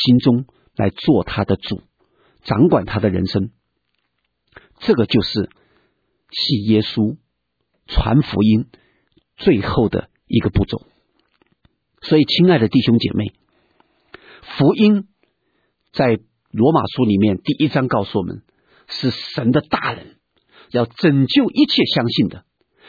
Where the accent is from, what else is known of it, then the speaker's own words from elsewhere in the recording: China; 并且求神使用我们中国人，能够把福音传到世界的每一个角落。